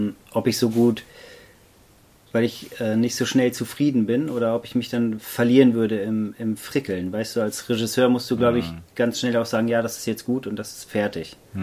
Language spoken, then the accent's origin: German; Germany; Wir als Deutsche fanden es ein bisschen komisch, aber es ist so